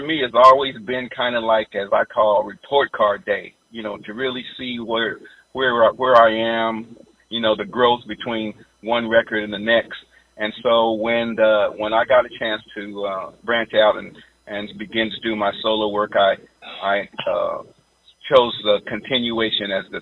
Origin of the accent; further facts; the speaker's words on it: Denver, Colorado, United States; I grew up in Denver